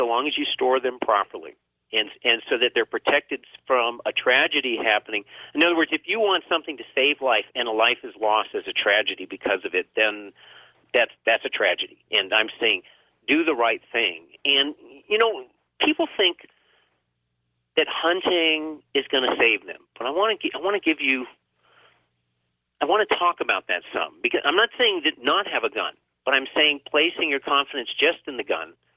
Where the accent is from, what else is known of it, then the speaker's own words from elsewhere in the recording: Vermont, United States; Because I grew up in Vermont, and I grew up hunting and fishing.